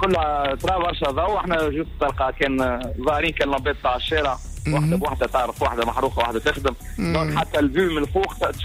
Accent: Tunisia; كيما اللي عندنا في تونس

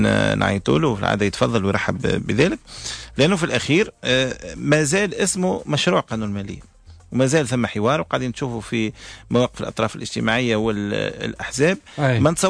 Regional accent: Tunisia; ان نحن كتونسيين قاسين ياسر لانفسنا

